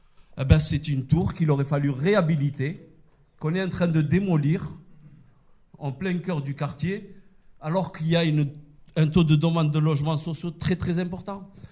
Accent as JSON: {"language": "French", "town": "Nîmes", "region": "Occitanie", "country": "France", "said": "je viens de Nîmes. Je viens de Nîmes, cette ville dans le Gard"}